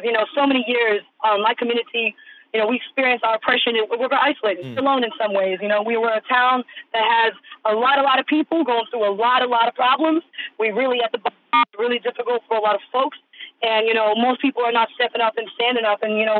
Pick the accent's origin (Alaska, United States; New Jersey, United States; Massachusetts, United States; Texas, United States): Massachusetts, United States; Lowell; And I'm from Lowell. And in Lowell, Massachusetts, you know, where I grew up